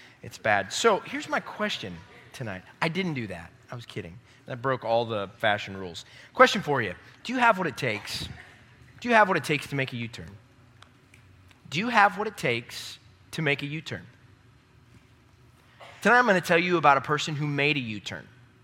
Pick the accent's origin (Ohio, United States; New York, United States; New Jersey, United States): Ohio, United States; So grew up in Ohio, and Ohio has many amazing things going for it.